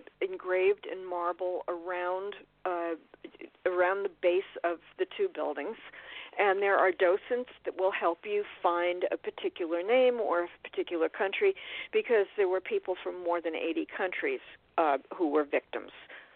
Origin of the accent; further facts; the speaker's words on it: New York City, New York, United States; lucky enough to be writing about my hometown, which is New York